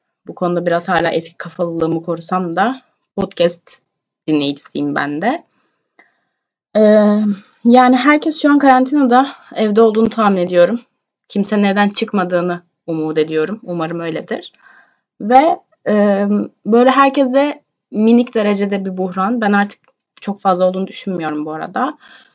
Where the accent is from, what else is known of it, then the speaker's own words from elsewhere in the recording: İzmir, Turkey; now in Istanbul, Turkey; Çünkü ben İstanbul'da yaşıyorum. Normalde şu an memleketimde İzmir'de olsam da İstanbul'da yaşıyorum.